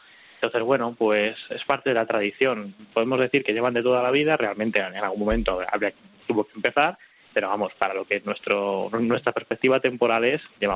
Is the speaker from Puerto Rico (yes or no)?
no; Siruela, Extremadura, Spain; son ahí en Siruela, pero bueno, Siruela-Badajoz